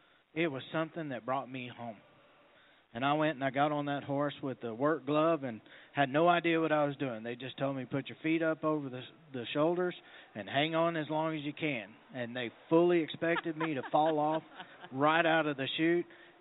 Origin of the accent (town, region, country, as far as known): Texas, United States